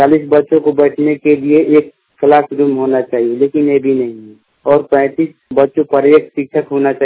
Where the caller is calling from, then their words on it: Turki, Bihar, India; बिहार राज्य जिला रोहतास से प्रखंड किनारी से गांव तुर्की से बोल र